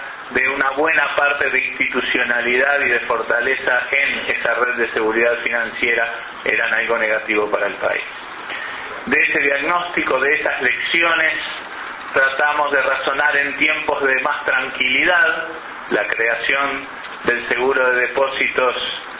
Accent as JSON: {"language": "Spanish", "country": "Uruguay", "said": "creo, como uruguayo también, de que este es un paso importante de perfeccionamiento institucional"}